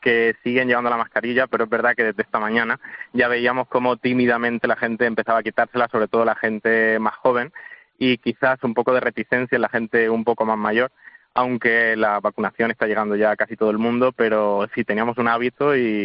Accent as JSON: {"language": "Spanish", "town": "Sangonera la Verde", "region": "Region of Murcia", "country": "Spain", "said": "yo vengo de un pueblo que se llama Sangonera la Verde y no he podido estar allí desde esta Navidad."}